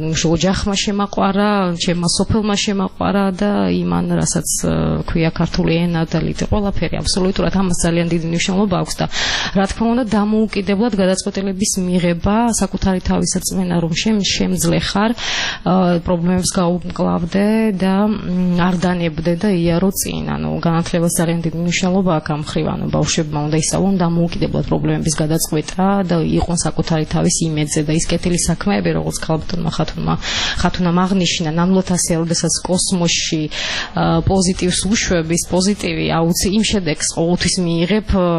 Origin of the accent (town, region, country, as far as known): Sukhumi, Abkhazia, Georgia; born or raised there